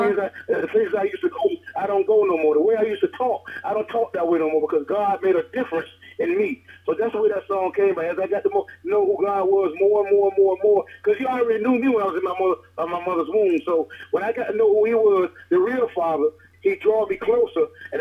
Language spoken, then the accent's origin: English; Norfolk, Virginia, United States; Like you said … I'm from Norfolk, Virginia.